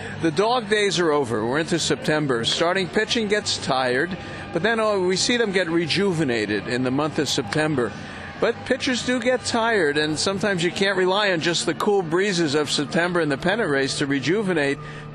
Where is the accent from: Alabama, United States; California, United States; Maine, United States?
California, United States; Concord; And I grew up in Concord